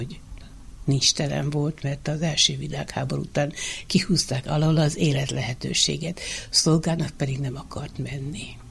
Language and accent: Hungarian; Zsadány, Békés, Hungary; also born or lived in Gyula; Mondjuk úgy, hogy a Tiszántúlról, mert én Gyulán születtem, de akkor már a szüleim Zsadányban éltek Gyulától 40 kilométerre, de az anyajágról debreceni vagyok, apajágról pedig kursági, jássági.